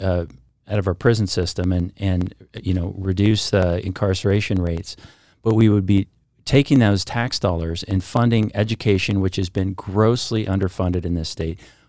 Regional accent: Lewiston, Idaho, United States; now in Sandpoint, United States; I was born and raised in Lewiston. I've lived in Sandpoint for 23 years. I moved up there in 99.

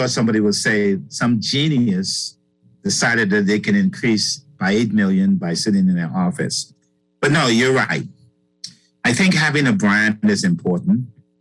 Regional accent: Bahamas; Growing up in the Bahamas, she didn't want me to work there because people that she knew were not in the executive positions

